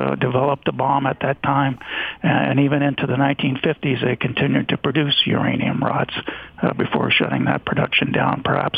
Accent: Canada; Now, being Canadian, I wasn't quite familiar

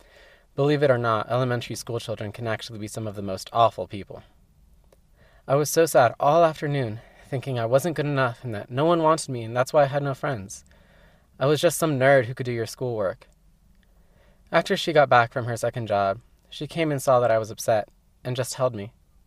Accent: Texas, United States; I'm from Texas.

